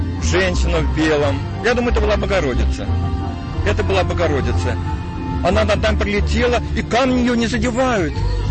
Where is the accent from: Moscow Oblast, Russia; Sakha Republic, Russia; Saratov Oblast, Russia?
Saratov Oblast, Russia; Verkhazovka; когда я приезжаю в родное село. Это Саратовская область. Дергачевский район, село Верхазовка.